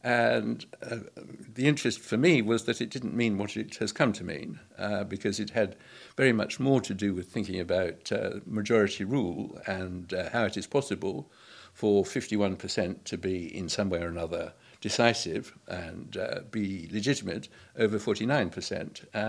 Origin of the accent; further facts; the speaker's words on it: Zimbabwe; because I come from Zimbabwe, and it was hard to avoid thinking about politics and political ideas in that particular context